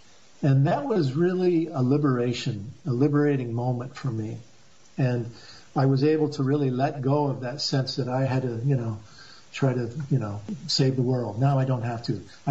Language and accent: English; Bath, Maine, United States; if we were to convert the shipyard in my hometown here in Bath, Maine, stop building destroyers with missile defense systems on it, and instead build rail systems, we would double the jobs at Bath Iron Works.